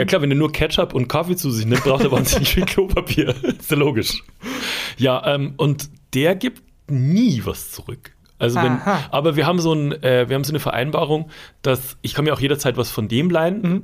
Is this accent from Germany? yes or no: yes; Regensburg, Bavaria, Germany